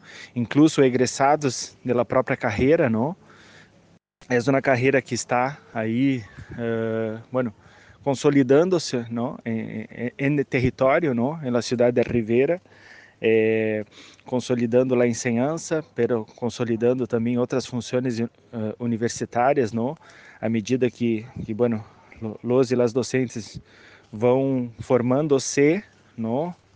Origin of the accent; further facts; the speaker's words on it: Brazil; Vengo de Brasil.